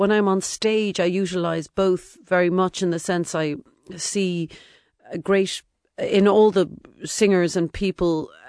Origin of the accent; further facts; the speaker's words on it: Cork, Munster, Ireland; or I'm from Cork, so I chat too much, or whatever.